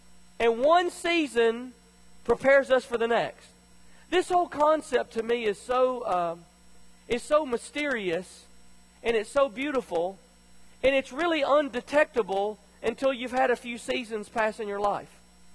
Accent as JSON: {"language": "English", "region": "Tennessee", "country": "United States", "tie": "born or raised there", "said": "even though I was raised in Tennessee, coming here, we begin to experience a full calendar of season change."}